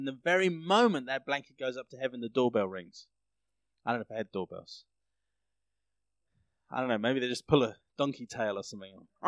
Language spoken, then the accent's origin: English; England, United Kingdom; moved away as an adult; now in South Africa; I grew up in England. I'd been there my whole life. I'd grown up in the same town. I lived in the same house until I was about 21.